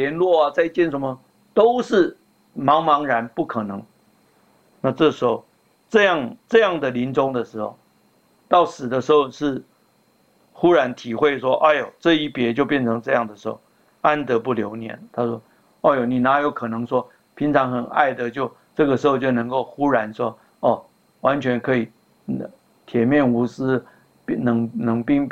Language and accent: Chinese; China; 因为我们中国人有的是说要给他穿多少层多少层衣服啊